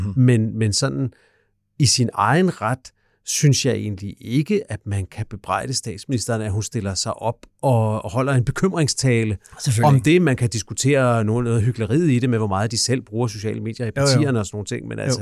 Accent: Vallensbæk, Capital Region of Denmark, Denmark; De vandt stadigvæk Vallensbæk, hvor jeg kommer fra, sikkert hver eneste gang.

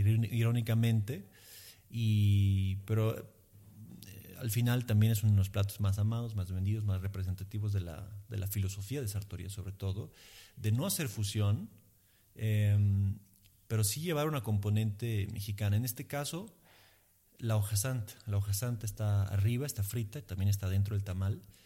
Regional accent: Emilia-Romagna, Italy; el ñoco es otro plato emiliano tradicional, entonces es una revisitación de un plato de mi tierra, de un sabor de mi tierra.

